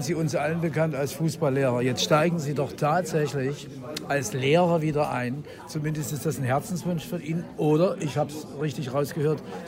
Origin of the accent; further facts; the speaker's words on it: Backnang, Baden-Württemberg, Germany; ich stamme aus Backnang. Nebenan ist dieses Asbach und das Groß-Asbach.